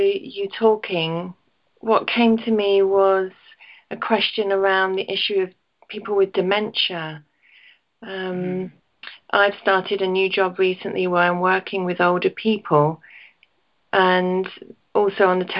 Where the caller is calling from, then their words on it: Scotland, United Kingdom; I'm calling from Scotland.